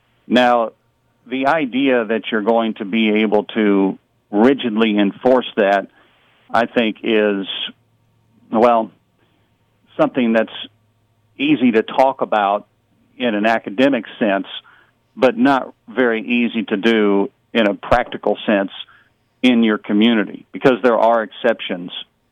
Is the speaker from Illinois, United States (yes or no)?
yes; Carbondale, Illinois, United States; That's where I grew up in Carbondale. I'm a graduate of Carbondale High School.